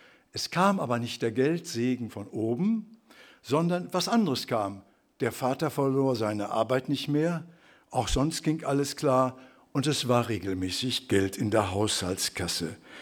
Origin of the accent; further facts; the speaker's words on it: Lübeck, Schleswig-Holstein, Germany; Ich bin in Lübeck zur Schule gegangen.